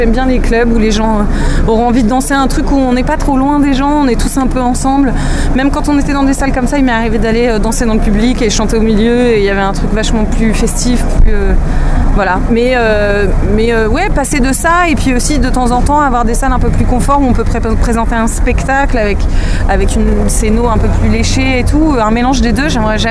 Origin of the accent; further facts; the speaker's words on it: Paris, Île-de-France, France; Puis je suis parisienne en plus, donc je sais ce que c'est que de pas être généreuse.